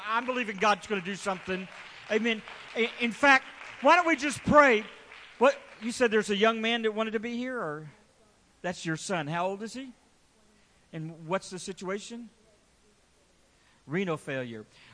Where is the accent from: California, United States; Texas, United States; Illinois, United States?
Texas, United States; Willis; I'm from Willis, Texas